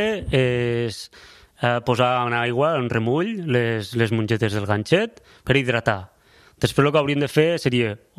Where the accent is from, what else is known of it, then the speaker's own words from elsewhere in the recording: Lleida, Catalonia, Spain; soc de Lleida